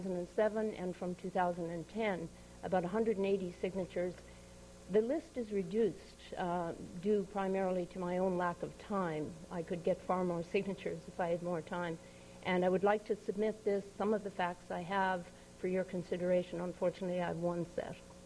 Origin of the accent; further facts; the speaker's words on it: San Simeon, California, United States; from San Simeon